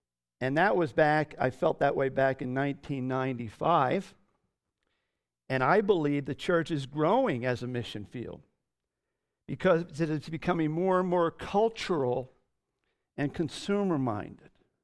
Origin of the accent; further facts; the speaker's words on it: Florida, United States; And I was taking the easy road by moving back to my hometown in northern Florida.